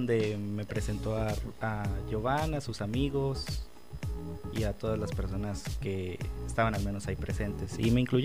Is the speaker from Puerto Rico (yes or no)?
no; Colombia; Bueno, yo soy de Colombia.